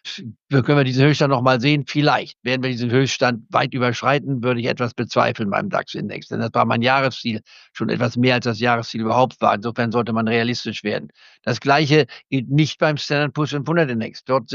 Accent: Goslar, Lower Saxony, Germany; Der aus Goslar kommt, aus meiner Heimatstadt, nicht wahr?

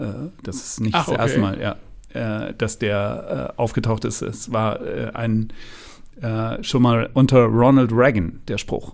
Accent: Thuringia, Germany; ich selbst bin aus Thüringen.

